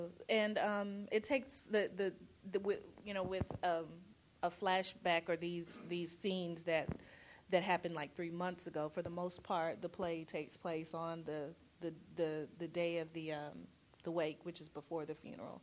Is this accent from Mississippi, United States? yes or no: yes; Mississippi, United States; Their home is Mississippi, and they're returning to Mississippi for the funeral, and I am from Mississippi, so that's something that I know very well, and I love to write about Mississippi.